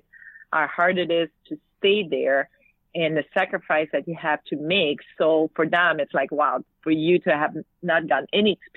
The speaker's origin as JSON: {"language": "English", "region": "Quebec", "country": "Canada", "first_language": "French", "second_language": "English", "said": "I was from Quebec and I speak French"}